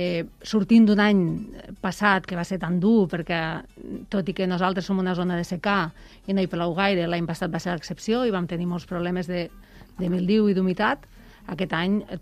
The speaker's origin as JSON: {"language": "Catalan", "town": "Batea", "region": "Catalonia", "country": "Spain", "tie": "born or raised there", "said": "Jo vaig marxar uns anys de Batea, però sóc filla de Batea, nascuda i crescuda a Batea, i sempre explico que … sinó que és el cognom de molta gent del poble de Batea"}